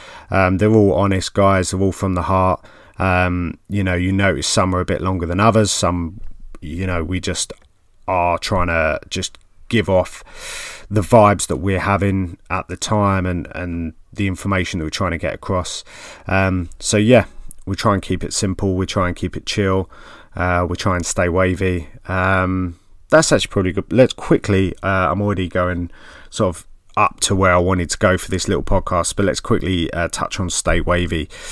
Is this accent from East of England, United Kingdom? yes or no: yes; East of England, United Kingdom; accent: Essex; don't say my Goppin Essex accent because you're stuck with that.